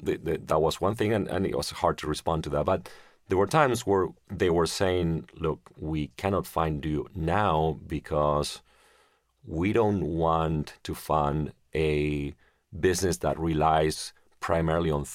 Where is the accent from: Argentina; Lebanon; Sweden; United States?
Argentina; Remember growing up in Argentina and just seeing how realities can change from one moment to the next.